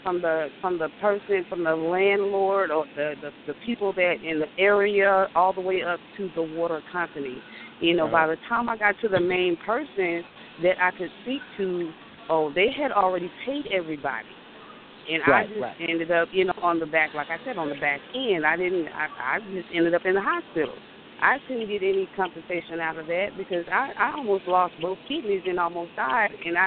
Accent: Montgomery, Alabama, United States; I'm from Montgomery, Alabama.

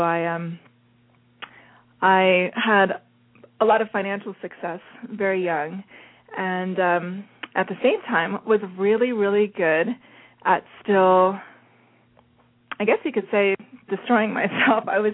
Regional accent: Miami, Florida, United States; I was brought up in Miami, Florida, and I was raised in a home where my mother was Jewish, my father was Catholic.

